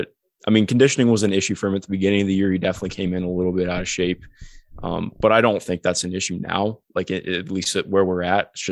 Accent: Cleveland, Ohio, United States; growing up in Cleveland, like, watching him

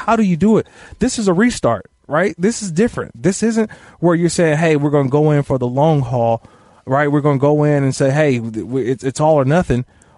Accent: California, United States; I'm from NorCal, yeah.

